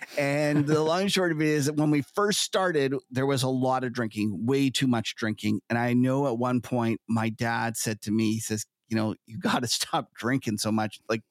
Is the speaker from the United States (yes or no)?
no; Canada; I'm a Canadian in terms of, so we just kind of naturally lean a little more left.